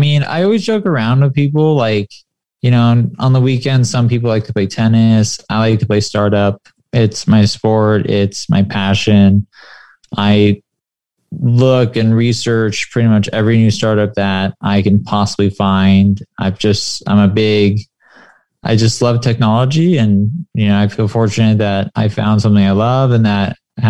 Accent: San Clemente, California, United States; also born or lived in Detroit; I was born in Detroit. Father passed away when I was six. Grew up in a town called San Clemente, which is a beautiful town.

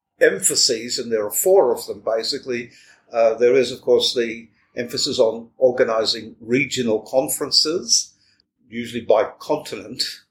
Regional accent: New Zealand; I am from New Zealand and a member of the Reformed Churches of New Zealand. I'm a retired pastor now

